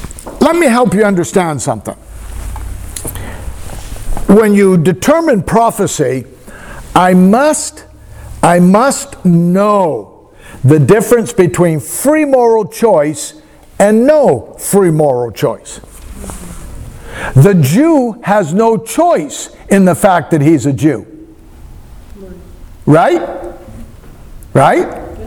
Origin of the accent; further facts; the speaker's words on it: Maine, United States; born there; I had nothing to do with the fact that I was born in Maine.